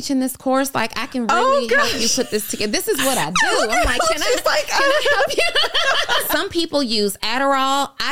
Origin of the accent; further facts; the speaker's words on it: New Orleans, Louisiana, United States; I'm from New Orleans.